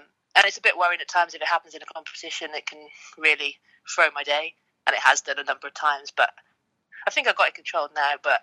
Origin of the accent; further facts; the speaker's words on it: Wales, United Kingdom; I suppose I was Welsh. I've always been Welsh and I've always been British. But I think growing up in Wales, there's such a pride around being Welsh.